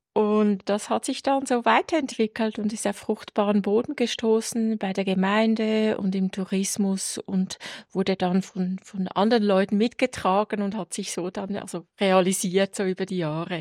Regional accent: Mittelland, Switzerland; Ich komme aus dem Mittelland oder Voralpengebiet. Ich bin eine Neubündnerin.

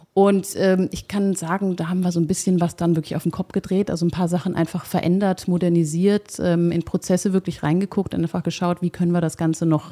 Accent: Hesse, Germany; also born or lived in Munich; now in Potsdam, Germany; ursprünglich bin ich aus dem Rhein-Main-Gebiet und habe dann über Umwege über München, also über Bayern, wo auch mein Mann herkommt, habe ich dann 2016 bin ich irgendwann in Potsdam gelandet.

